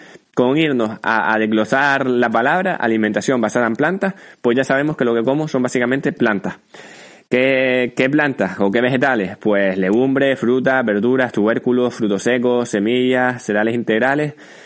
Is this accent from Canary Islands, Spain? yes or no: yes; Canary Islands, Spain; tengo 27 años, soy de Gran Canaria